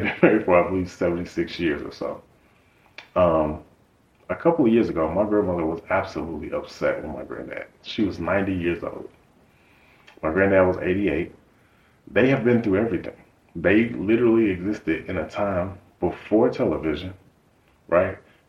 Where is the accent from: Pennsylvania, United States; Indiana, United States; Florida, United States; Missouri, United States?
Indiana, United States; And he found a restaurant in Hobart, because I'm from Indiana, that had lamb chops